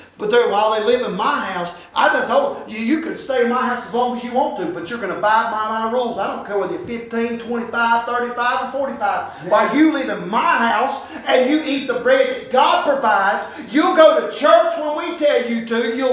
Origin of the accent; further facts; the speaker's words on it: the South, United States; That would be really hard for me because I'm from the South and we like to eat.